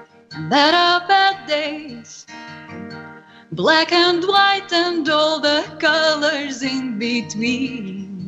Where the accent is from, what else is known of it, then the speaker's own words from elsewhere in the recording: Russia; now in Los Angeles, United States; I was born in Russia. I'm an Angelino for 11 years now. And I started playing music back in Russia when I was 6.